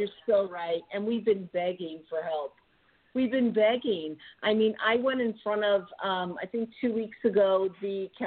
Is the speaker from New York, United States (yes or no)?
yes; New York, United States; And I always say, you know, I'm from New York.